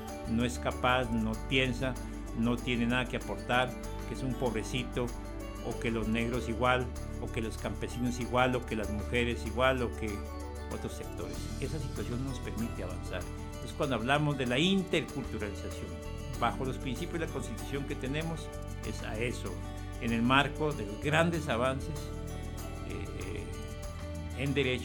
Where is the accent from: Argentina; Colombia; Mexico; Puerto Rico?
Colombia; somos colombianos y nos interesa la convivencia pacífica